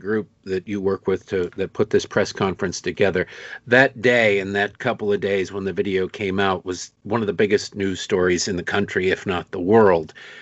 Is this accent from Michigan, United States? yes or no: yes; Detroit, Michigan, United States; now in Maryland, United States; I now live in Maryland, but I grew up in Detroit.